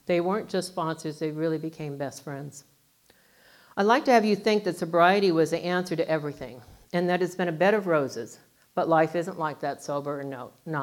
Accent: Phoenix, Arizona, United States; now in Yuma, United States; In late 87, we ended up in Yuma as a result of another of those God moments. I grew up in Phoenix, and Yuma was not somewhere we even liked to drive through.

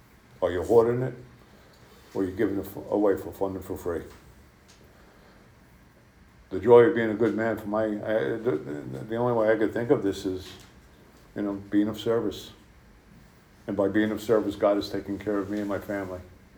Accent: New Jersey, United States; New York's on one side of the Holland Tunnel, New Jersey's on the other side of the Holland Tunnel, and the city I grew up is on that side of the tunnel.

